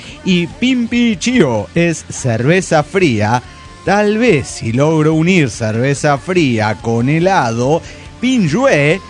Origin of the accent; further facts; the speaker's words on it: Mexico City, Mexico; del DF mexicano.